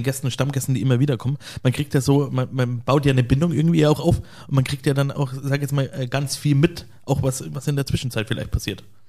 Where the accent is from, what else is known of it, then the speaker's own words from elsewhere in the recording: Ingolstadt, Bavaria, Germany; wir hatten damals gutbürgerliche Küche, gibt's immer noch bei uns in Ingolstadt, wo ich als Kind wahnsinnig gerne gegessen habe